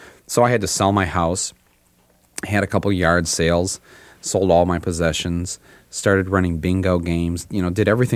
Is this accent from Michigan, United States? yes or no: yes; Flint, Michigan, United States; I grew up in Flint, Michigan, the hometown of General Motors, and my dad worked there for 33 years, as did all of my family, and so it's sort of a portrait of my hometown